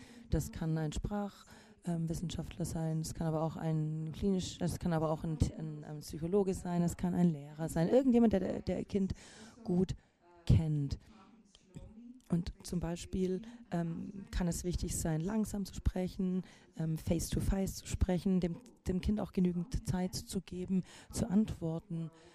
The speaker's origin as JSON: {"language": "German", "country": "Belgium", "said": "ich komme ja aus Belgien"}